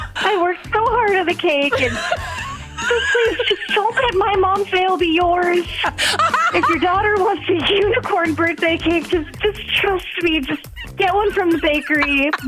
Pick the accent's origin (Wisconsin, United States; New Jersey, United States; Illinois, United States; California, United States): Wisconsin, United States; Madison; I'm from Madison.